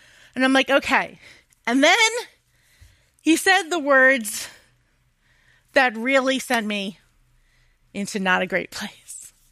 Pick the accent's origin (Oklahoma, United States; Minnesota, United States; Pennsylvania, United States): Pennsylvania, United States; Philadelphia; So like I come from the Philly area and cheese steaks are really, really big.